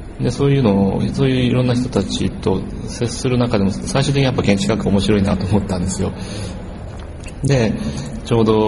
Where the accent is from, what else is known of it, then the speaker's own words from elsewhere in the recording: Fukui, Japan; 僕はですね、高校は福井の出身なんですけど、福井の、進学校で